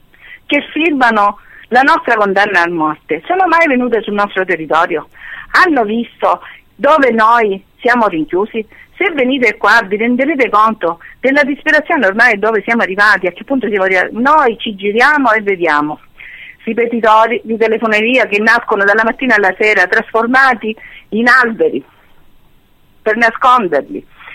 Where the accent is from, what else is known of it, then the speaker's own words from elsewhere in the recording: Sicily, Italy; forse perché siamo siciliani, sicuramente. Pensa che ancora qua in Sicilia camminiamo con il sacchetto con il formaggio e la cipolla